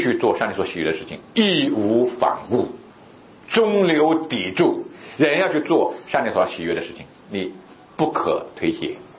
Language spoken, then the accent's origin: Chinese; China; 既然上帝让我生在中国，长在中国